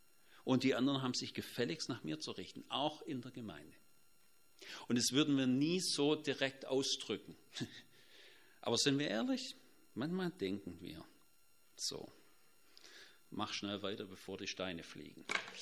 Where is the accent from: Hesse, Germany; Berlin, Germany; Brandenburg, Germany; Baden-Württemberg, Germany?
Baden-Württemberg, Germany; ich bin ja Schwabe